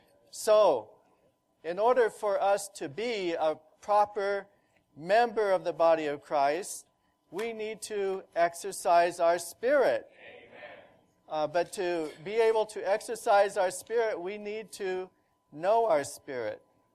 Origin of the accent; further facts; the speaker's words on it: Indianapolis, Indiana, United States; I'm from Indianapolis.